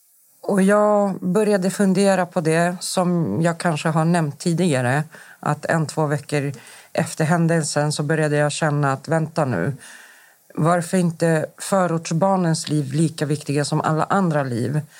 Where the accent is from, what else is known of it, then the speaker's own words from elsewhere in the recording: Rinkeby, Stockholm County, Sweden; Jag är uppvuxen i Rinkeby. Jag kommer från förorten.